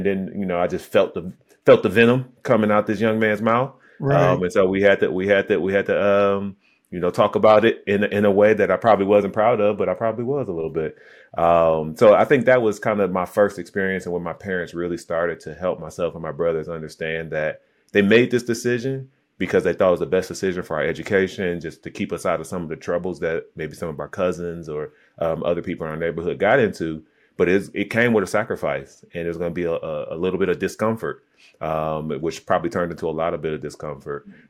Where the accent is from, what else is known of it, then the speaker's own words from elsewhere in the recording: Detroit, Michigan, United States; everyone looked like me growing up in Detroit, one of the blackest cities in America, to now being in this suburb